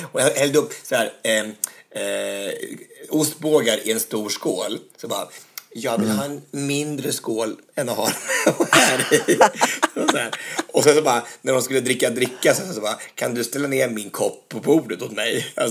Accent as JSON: {"language": "Swedish", "region": "Örebro County", "country": "Sweden", "said": "Jag är från Närke också"}